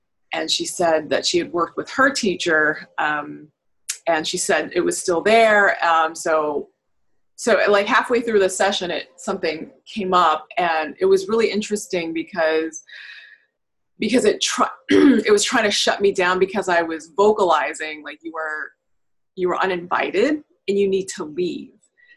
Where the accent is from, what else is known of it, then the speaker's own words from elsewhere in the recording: Nepal; I'm from Nepal originally, and when I go back to visit my family, my extended family, this only happens there